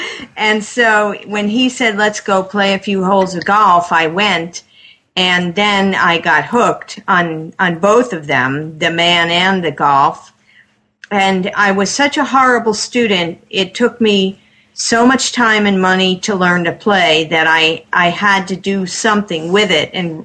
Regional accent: New Jersey, United States; also born or lived in Michigan / Tennessee; So I grew up in New Jersey with a few years in Michigan. Then I went to Princeton.

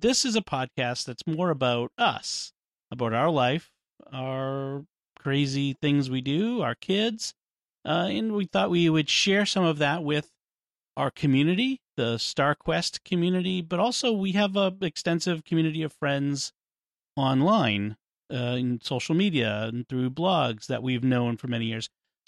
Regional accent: Canton, Massachusetts, United States; also born or lived in Boston; So I am from the Boston area. I was born in Boston, grew up in the suburb Canton with my parents … Virginia.

